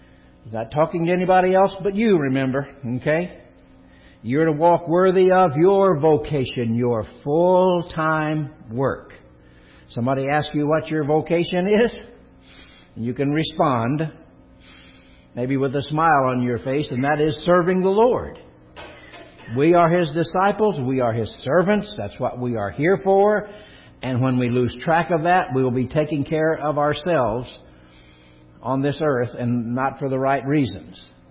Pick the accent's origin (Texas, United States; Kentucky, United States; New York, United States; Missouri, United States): Kentucky, United States; Well, I was brought up in Kentucky, near the racehorse farms.